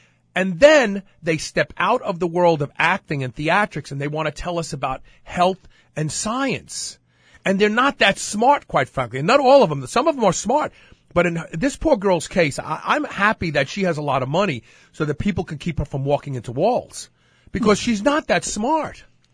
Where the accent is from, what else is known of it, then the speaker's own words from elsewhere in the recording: East Coast, United States; I would say New England just because I'm from the East Coast.